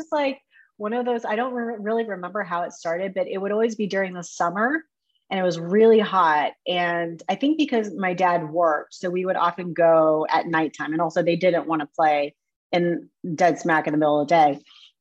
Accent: Mexico, Missouri, United States; born there; I was born in Mexico, Missouri

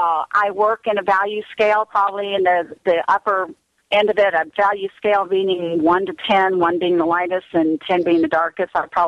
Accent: Florida, United States; And when they saw that I was from Florida, they said, well, we're the Pink Flamingos.

